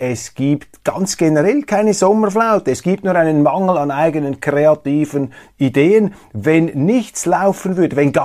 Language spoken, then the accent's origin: German; Switzerland; Ich kann nämlich gar nichts dafür, dass ich hier lebe, dass ich als Schweizer auf die Welt gekommen bin und nicht in einer anderen Gegend auf diesem Planeten.